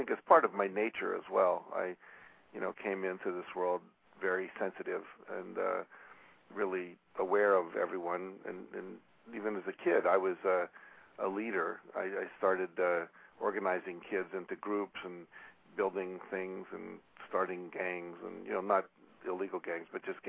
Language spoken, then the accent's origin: English; West Virginia, United States; You know, I grew up in West Virginia, which at that time was before we had Alaska and Hawaii.